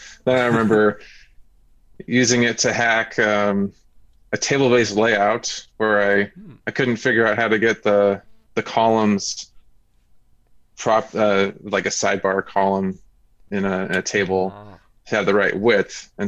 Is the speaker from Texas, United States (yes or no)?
no; Seattle, Washington, United States; now in Portland, United States; I live in Portland, Oregon. And I grew up in the Pacific Northwest in Seattle